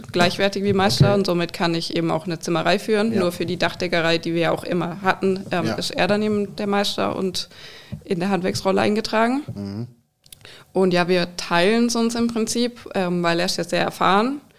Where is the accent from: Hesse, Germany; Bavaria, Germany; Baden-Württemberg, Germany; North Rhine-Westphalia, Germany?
Baden-Württemberg, Germany